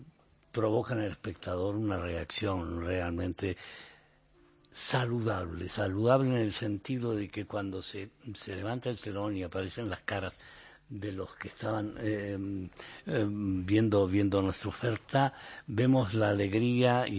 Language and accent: Spanish; Argentina; Tomo mate, que soy argentino.